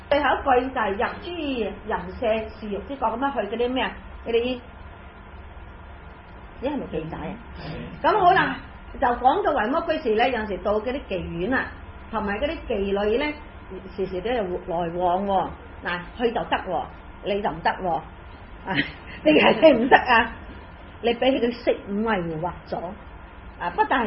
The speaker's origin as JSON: {"language": "Cantonese", "country": "China", "said": "所謂我們中國人的文化一路流傳下去了"}